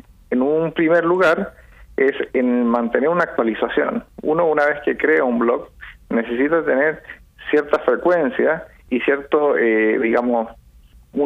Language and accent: Spanish; Chile; now in Spain; que si bien yo soy chileno, estoy localizado en España.